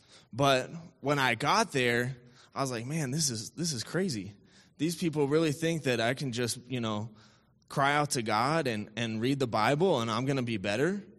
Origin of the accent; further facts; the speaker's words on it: Tucson, Arizona, United States; I'm from Tucson. I'm 32.